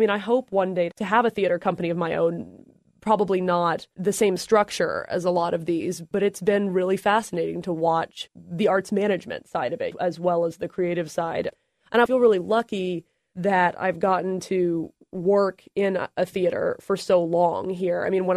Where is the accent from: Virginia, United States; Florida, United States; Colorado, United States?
Virginia, United States; Charlottesville; I am from Charlottesville. I went to high school at Western Albemarle. I went away to Yale.